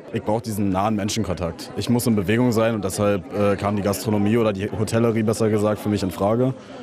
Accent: Werder, Brandenburg, Germany; Ich komme aus Werder

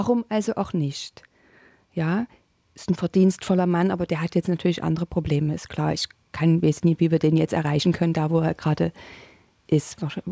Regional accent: Dresden, Saxony, Germany; Hört man das so stark, ne? Man denkt immer, man hat sich schon assimiliert, aber man hört es eben doch. Naja, ich komme aus Dresden, genau.

